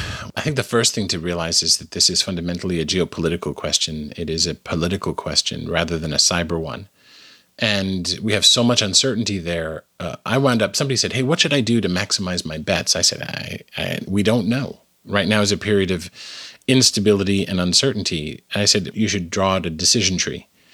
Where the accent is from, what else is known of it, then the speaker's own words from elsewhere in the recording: Canada; now in United States; I am originally Canadian. I live in the United States now